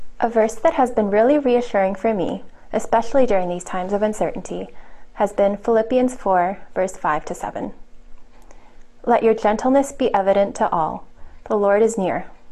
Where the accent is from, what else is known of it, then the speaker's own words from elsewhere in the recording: Ottawa, Ontario, Canada; now in Kingston, Canada; I grew up in Ottawa and have been in Kingston for the last 6 years.